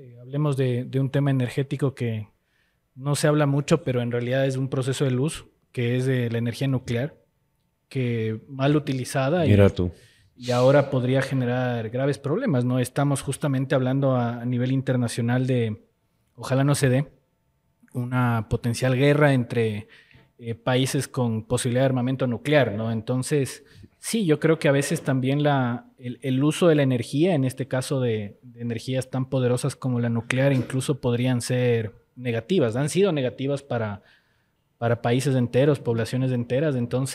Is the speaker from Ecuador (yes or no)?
yes; Ecuador; moved away; cuando me preguntaba dónde crecí y le decía que vengo de Ecuador